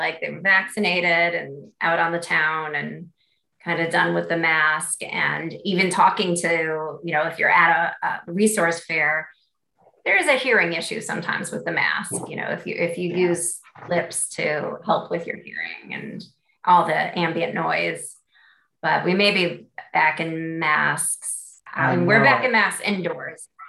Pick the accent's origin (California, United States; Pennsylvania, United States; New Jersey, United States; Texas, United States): New Jersey, United States; now in Raleigh, United States; I moved to Raleigh from New Jersey